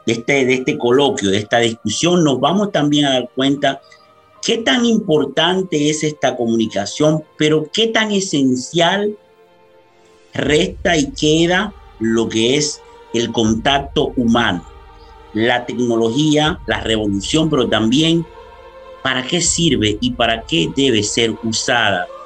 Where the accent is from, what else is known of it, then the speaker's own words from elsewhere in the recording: Dominican Republic; en nuestros países caribeños, donde yo soy de origen dominicano.